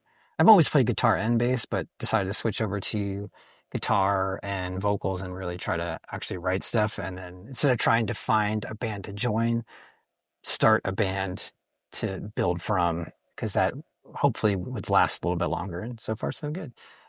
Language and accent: English; Bethlehem, Pennsylvania, United States; also born or lived in Philadelphia; I am born and raised in Bethlehem, Pennsylvania. And then shortly after college, moved down to Philadelphia for 7 or so years and played in a bunch of bands down there.